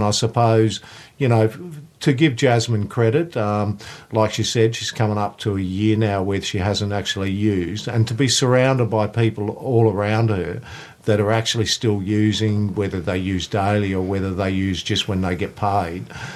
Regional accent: Darwin, Northern Territory, Australia; I used to use heroin myself when I grew up in Darwin

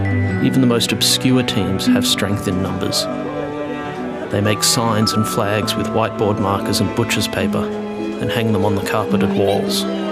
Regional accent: Queensland, Australia; now in Melbourne, Australia; I'm from Queensland. I've only been in Melbourne a few weeks.

